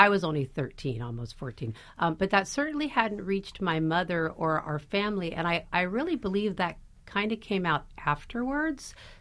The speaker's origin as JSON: {"language": "English", "town": "York", "region": "Pennsylvania", "country": "United States", "tie": "born there", "said": "I was born in York, Pennsylvania, and a little bit proud of it, I guess."}